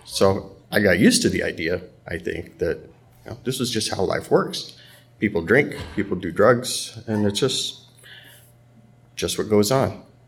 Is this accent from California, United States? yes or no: yes; Van Nuys, California, United States; So I grew up here in the Valley. I was born in Van Nuys, lived in Panorama City